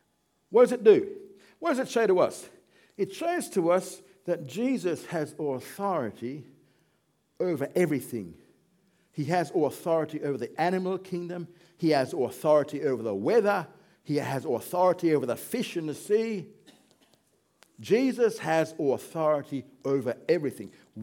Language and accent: English; Jamaica; now in Australia; I'm Jamaican. I come from another place